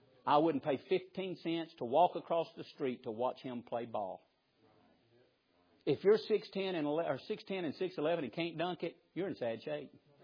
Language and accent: English; Alabama, United States; I know where I'm from. I'm in Alabama tonight. I was born in Alabama, raised in Alabama.